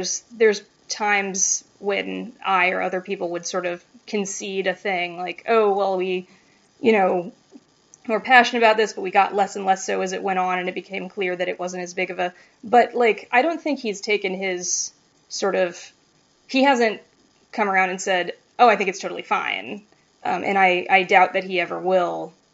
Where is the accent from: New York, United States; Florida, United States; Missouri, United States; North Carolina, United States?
North Carolina, United States; Greensboro; I am from Greensboro, North Carolina, which is the Earth location in these books